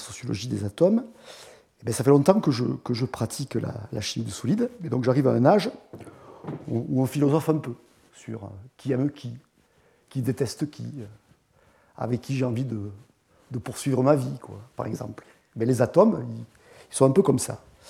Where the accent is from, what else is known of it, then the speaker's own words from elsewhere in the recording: Bordeaux, Nouvelle-Aquitaine, France; Donc je suis de Bordeaux, je suis chimiste du solide